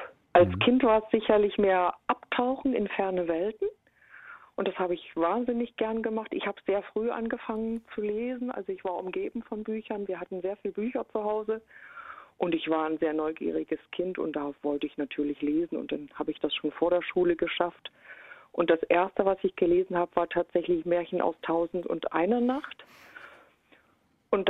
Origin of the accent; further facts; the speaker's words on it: Jena, Thuringia, Germany; ich bin Jahrgang 59 und ich komme aus Jena und da gab es eine fantastische Kinderbibliothek